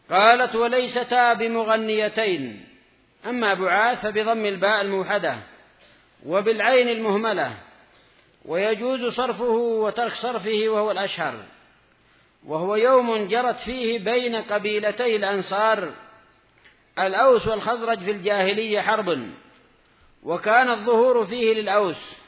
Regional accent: Yemen; عندنا في اليمن يسمونه كذلك

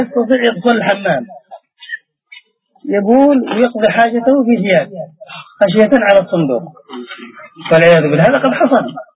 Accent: Yemen; بل عندنا في اليمن في أيام الانتخابات ربما يتطارد بالرصاص

